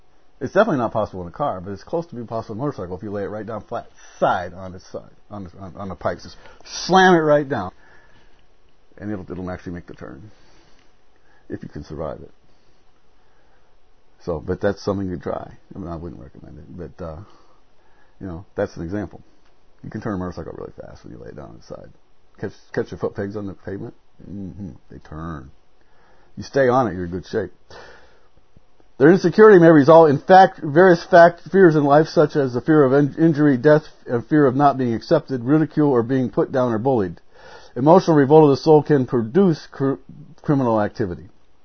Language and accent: English; Chicago, Illinois, United States; I'm from Chicago.